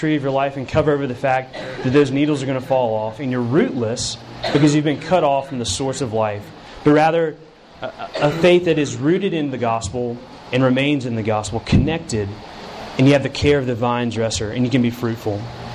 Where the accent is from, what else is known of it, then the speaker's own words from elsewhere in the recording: Lookout Mountain, Tennessee, United States; In my hometown of Lookout Mountain, Tennessee, there is a race called the Stump Jump.